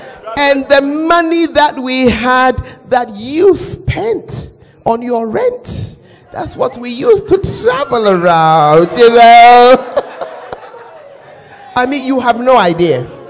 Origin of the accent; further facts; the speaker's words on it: Accra, Greater Accra, Ghana; moved away; I am a girl from Accra. I come from Ozu, and my husband is from Agbola around Jamestown. Please, we are gas. But for 37 years, we have not lived in Accra, and we don't plan to come back.